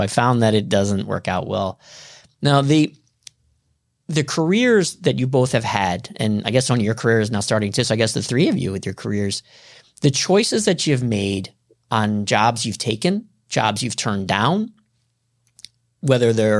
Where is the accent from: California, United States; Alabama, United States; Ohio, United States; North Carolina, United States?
Ohio, United States; Cleveland; now in Miami, United States; Actually, I'm from Cleveland, Ohio, and that's where he was going to go because I'm in Miami now.